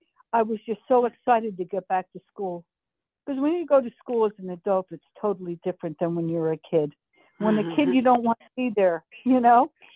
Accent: New Jersey, United States; moved away as an adult; now in Missouri, United States; I am here with him in Missouri because I am from New Jersey. I just moved to Missouri in 2020 after I lost my sight.

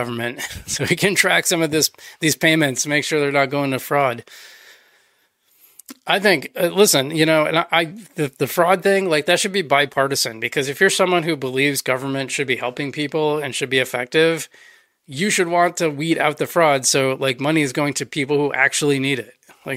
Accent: Montana, United States; Wyoming is nowhere, and I grew up in Montana.

